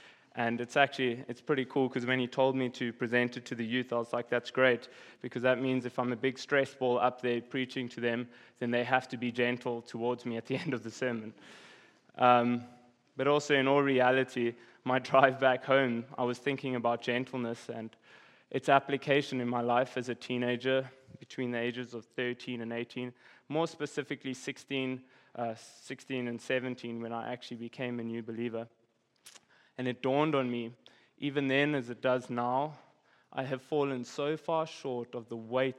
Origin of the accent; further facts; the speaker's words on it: South Africa; So you guys, you heard that I'm from South Africa, so I can't get any critiques on my accent. I'm not from around here.